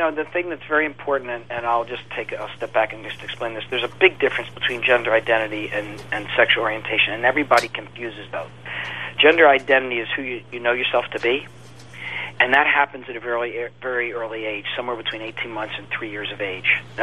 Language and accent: English; Baltimore, Maryland, United States; because I grew up in Baltimore